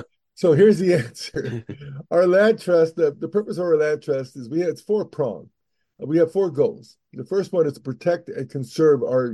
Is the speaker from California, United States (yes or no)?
yes; Morgan Hill, California, United States; And so I grew up in Morgan Hill.